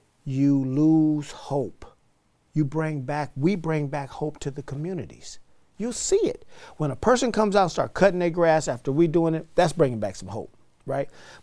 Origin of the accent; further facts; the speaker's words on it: Oakland, California, United States; As a kid, growing up in East Oakland, one of the reasons why I'm alive today is because my father, stepdad, bought me and my mom bought me some pigeons